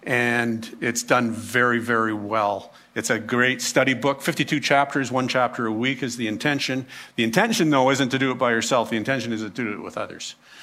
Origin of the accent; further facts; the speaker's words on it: Canada; And while we are Canadian, our allegiance is to Jesus.